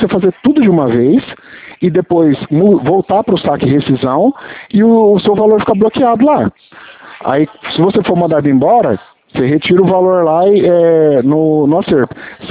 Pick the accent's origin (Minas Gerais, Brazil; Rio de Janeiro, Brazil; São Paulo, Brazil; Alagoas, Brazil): São Paulo, Brazil; Eu sou de São Paulo, interior.